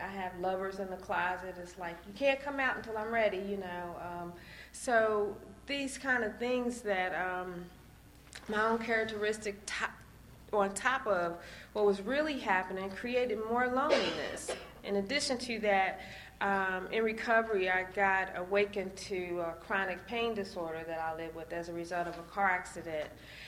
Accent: Midwest, United States; I'm from the Midwest originally

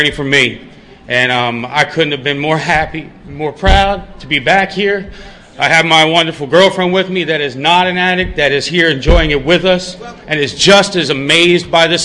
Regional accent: Oxon Hill, Maryland, United States; because I was born and raised in Oxon Hill right next to the Beltway, and now I'm way out near the Amish and their buggies.

